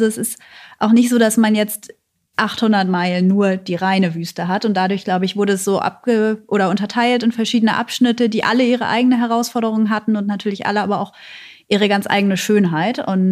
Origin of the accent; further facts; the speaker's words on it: Hamburg, Germany; Und wir kommen aus Hamburg von der Elbe quasi bei 0 Meter über dem Meeresspiegel